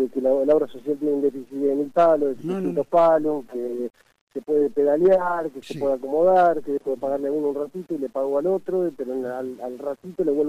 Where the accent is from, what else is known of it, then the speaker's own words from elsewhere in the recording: Río Grande, Tierra del Fuego, Argentina; nosotros nos criamos en el Río Grande, íbamos a la pileta de YPF los veranos, pasábamos los veranos enteros en la pileta de YPF.